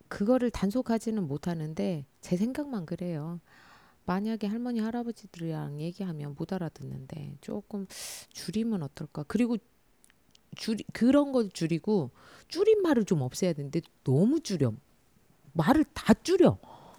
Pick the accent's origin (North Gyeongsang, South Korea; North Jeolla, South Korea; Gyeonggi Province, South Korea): North Jeolla, South Korea; Jeonju; 나 전주에서 왔어요. 일부러 사투리 써요. 그게 좀 강해요.